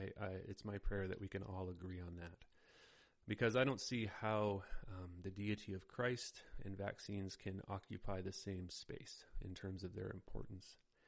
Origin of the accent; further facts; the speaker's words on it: Canada; one of the values of society where I live, as a Canadian, is that everyone gets along and nobody rocks the boat